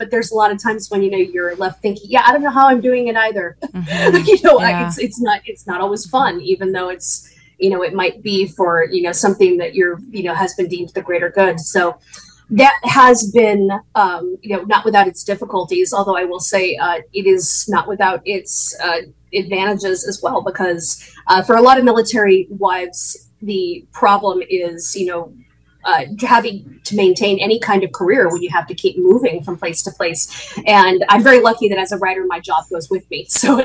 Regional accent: United States; being an American feels like a complicated thing right now.

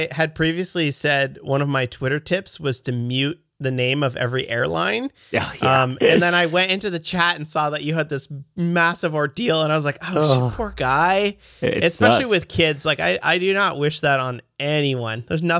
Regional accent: Canada; I'm a developer from Canada.

